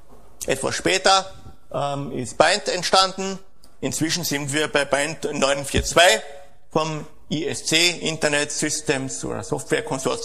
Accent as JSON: {"language": "German", "country": "Austria", "said": "ich komme aus Österreich, ich hoffe, ich bin einigermaßen verständlich, trotz eines möglichen Dialekts"}